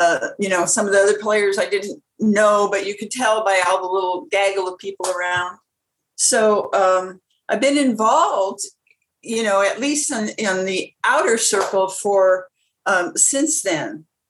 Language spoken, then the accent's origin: English; Santa Monica, California, United States; And I'm from Santa Monica.